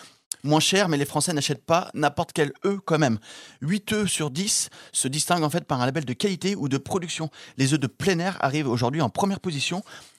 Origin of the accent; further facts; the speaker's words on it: Nouvelle-Aquitaine, France; les grands bassins de production d'œufs se situent chez nous, dans le Grand Ouest